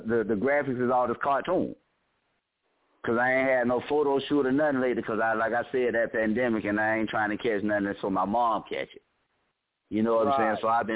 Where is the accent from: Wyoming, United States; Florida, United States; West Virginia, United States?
Florida, United States; Riviera Beach; Yeah, I'm from Palm Beach, man, from Revere Beach, Florida, man. Born and raised. That's where I'm from.